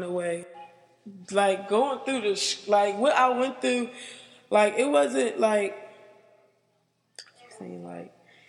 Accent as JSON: {"language": "English", "country": "United States", "tie": "born there", "said": "my mom is Liberian, my dad is Liberian, but I was born in the United States."}